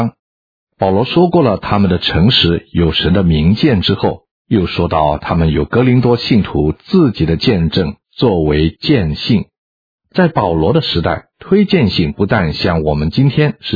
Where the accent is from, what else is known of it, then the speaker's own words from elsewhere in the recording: China; 我们中国人认为心就是一个人心智的中心